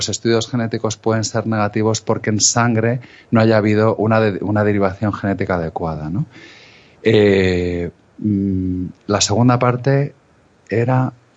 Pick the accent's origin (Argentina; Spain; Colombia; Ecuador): Spain; Nos perciben como gente bastante rigurosa.